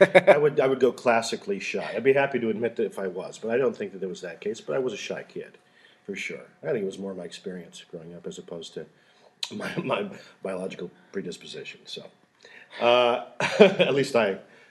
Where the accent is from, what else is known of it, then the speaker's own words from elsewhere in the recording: Battle Creek, Michigan, United States; We were a classic Midwest family. It was a blue-collar family that I came up in. I grew up in Battle Creek, which is a factory town.